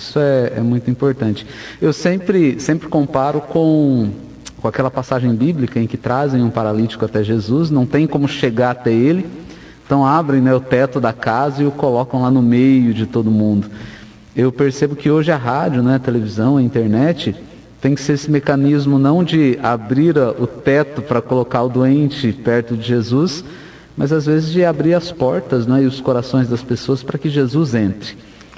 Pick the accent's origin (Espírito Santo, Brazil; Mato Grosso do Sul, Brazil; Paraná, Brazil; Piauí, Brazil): Paraná, Brazil; Andirá; Natural de Andirá, né?